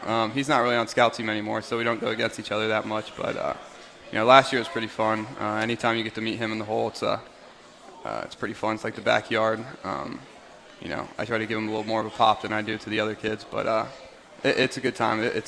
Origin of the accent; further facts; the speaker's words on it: Columbus, Ohio, United States; So I'm from Columbus, Ohio. Went to St. Francis DeSales High School.